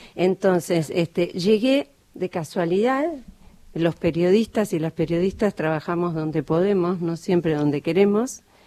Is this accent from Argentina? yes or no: yes; Patagonia, Argentina; Yo soy del sur, soy patagónica. Tuve la suerte de nacer en el marco de una familia inmigrante